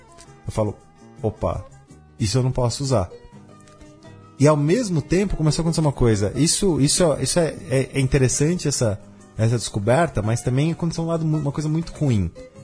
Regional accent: Brazil; Mas eu vim do Serpa. E eu sempre brinco que eu descobri que eu era branco por causa dos

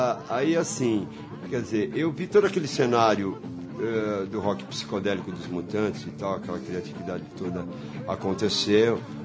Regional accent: São Paulo, Brazil; eu nasci na Pompeia, moro lá até hoje, entendeu?

